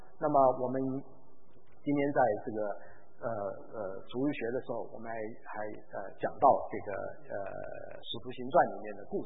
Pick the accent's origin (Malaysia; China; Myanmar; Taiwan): China; 我们是中国人，我们中国人也有一些条条规规